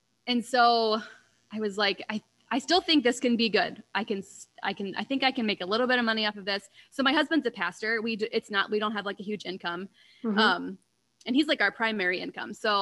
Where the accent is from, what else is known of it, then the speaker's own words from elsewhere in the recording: Ohio, United States; so I'm from Ohio and she's from Michigan, probably like 3 or 4 hours away from me.